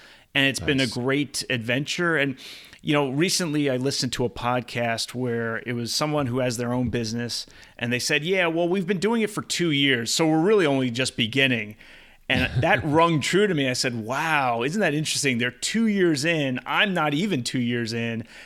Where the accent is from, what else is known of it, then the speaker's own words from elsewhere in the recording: East Coast, United States; now in California, United States; So I grew up on the East Coast. And until my honeymoon 3 years ago, I had never been to Hawaii. And now that I live in California, Hawaii is very accessible.